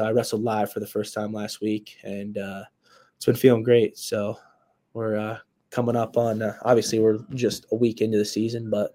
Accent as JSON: {"language": "English", "town": "Brookville", "region": "Pennsylvania", "country": "United States", "said": "I'm from Brookville. You're from Brookville. We know, you know, Brookville's a pretty good wrestling town."}